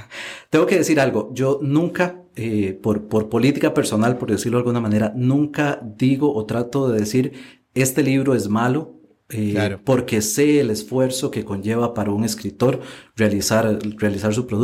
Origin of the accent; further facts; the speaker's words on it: Heredia, Costa Rica; Yo soy de Costa Rica, soy costarricense y vivo acá en Costa Rica, en la provincia de Heredia.